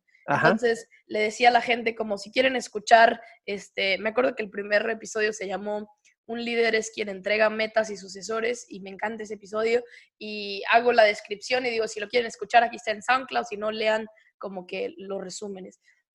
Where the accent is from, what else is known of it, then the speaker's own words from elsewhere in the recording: Monterrey, Nuevo León, Mexico; pues al final soy de Monterrey, estamos muy cerca de la frontera de Texas